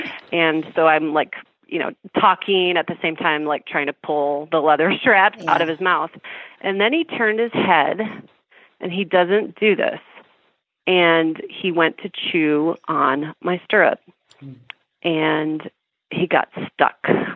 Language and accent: English; Chicago, Illinois, United States; Like if you've ever lived where it snows and the ice, I'm from Chicago.